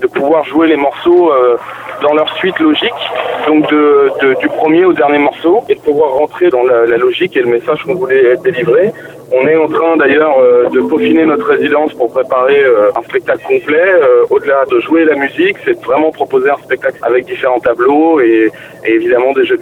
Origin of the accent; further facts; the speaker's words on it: France; parce que c'est en anglais et que on est français, donc la barrière de la langue peut être un handicap